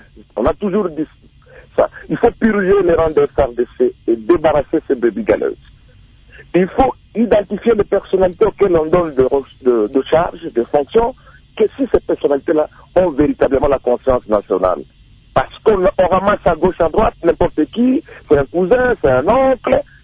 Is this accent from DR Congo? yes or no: yes; DR Congo; regarder un peu notre propre conscience en tant que Congolais pour bien défendre le pays